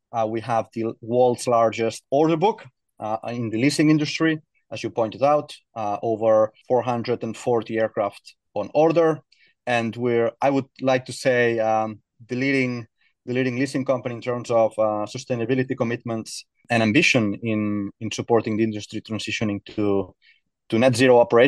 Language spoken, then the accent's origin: English; Barcelona, Catalonia, Spain; I'm an aerospace engineer like you, Mikael. I'm from Catalonia, Barcelona.